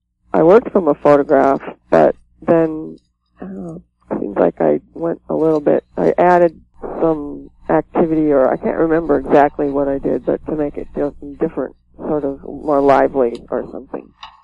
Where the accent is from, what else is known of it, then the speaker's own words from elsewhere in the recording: Ames, Iowa, United States; Yes. I grew up in Ames